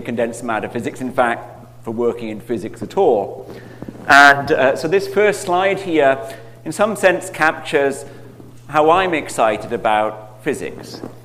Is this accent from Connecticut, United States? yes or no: no; New Jersey, United States; accent: New Jersey; I guess technically I am from New Jersey. I've spent more than half my life in New Jersey, and I have a very typical New Jersey accent, as you can tell.